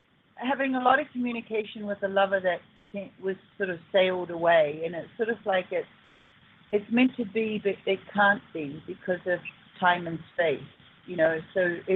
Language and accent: English; New Zealand; born there; Well, I was born in New Zealand